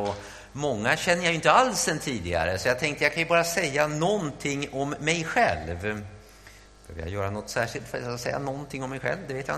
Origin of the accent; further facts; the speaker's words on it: Märsta, Stockholm County, Sweden; Jag växte upp i Märsta